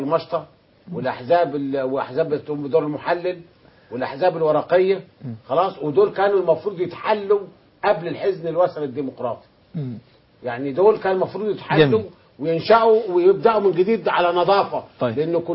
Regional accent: Upper Egypt, Egypt; اللي ما عندنا في الصعيد

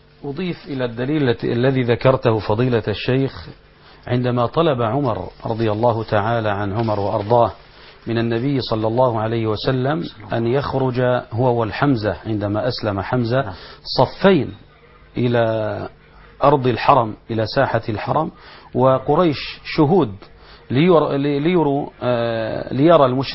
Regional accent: Syria; أنا أقول كسوري

